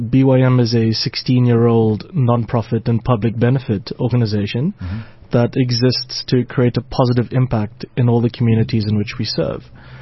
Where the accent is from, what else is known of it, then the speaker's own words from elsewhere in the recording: Durban, KwaZulu-Natal, South Africa; moved away; Right, born and bred in Durban.